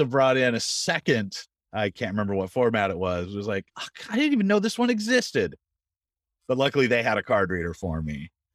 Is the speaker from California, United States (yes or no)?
yes; San Jose, California, United States; now in Seattle, United States; I spent age 7 to 23 in San Jose, you know, the Bay Area. So, I'm a Californian at heart.